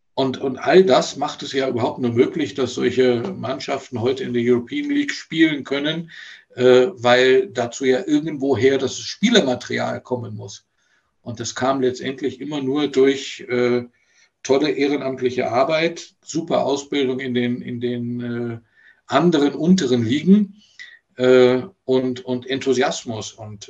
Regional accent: Bonn, North Rhine-Westphalia, Germany; moved away as an adult; ich bin ja aus Bonn damals weg wegen des Studiums.

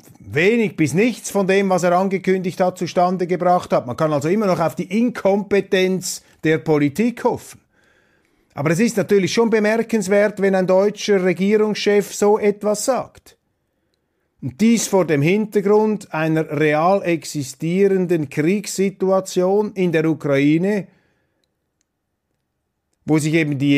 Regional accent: Switzerland; in diesen beiden Anekdoten beobachte ich als Schweizer, dass es gefährlich wird in Europa

